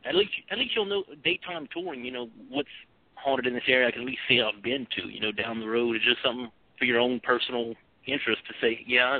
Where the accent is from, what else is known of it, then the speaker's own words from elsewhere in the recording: Louisiana, United States; It was just growing up in Louisiana, like I said, it comes second nature, kind of hearing all the old ghost stories.